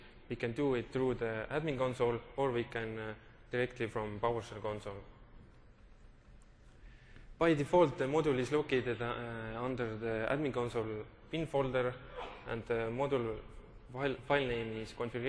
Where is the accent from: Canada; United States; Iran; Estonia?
Estonia; I'm from Estonia